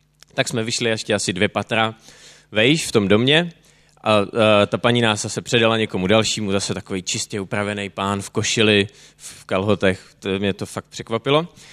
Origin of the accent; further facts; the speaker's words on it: Prague, Czechia; tak jsme mu řekli, že jsme z Prahy, že jsme přijeli na výlet